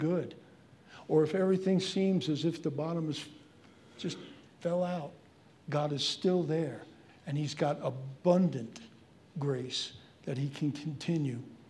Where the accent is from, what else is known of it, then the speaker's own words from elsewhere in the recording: Ireland; I'm Irish. I've said that, right? For years I've said it.